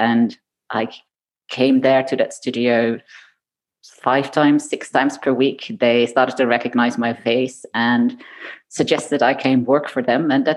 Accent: Netherlands; also born or lived in Belgium / United Kingdom / Japan / Boston, United States; I am indeed originally from the Netherlands, although I have lived in Belgium, I've lived in the UK, I have lived in Japan, and very briefly, I've also lived in Boston, Massachusetts. So I've been a bit all over the place.

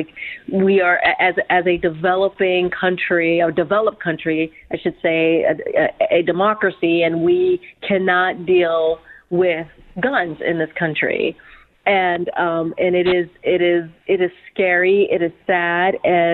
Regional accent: New York, United States; You know, I'm from New York, Mike. I'm from New York.

